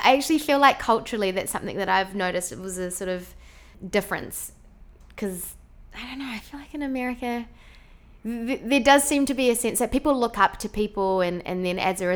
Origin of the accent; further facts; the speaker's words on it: Christchurch, Canterbury, New Zealand; I'm actually from New Zealand, and I was born in Christchurch, and this is how I normally sound.